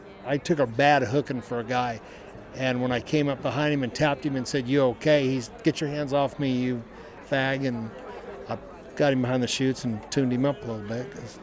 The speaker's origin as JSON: {"language": "English", "town": "Morgan Hill", "region": "California", "country": "United States", "said": "I'm stock contractor from Morgan Hill, California."}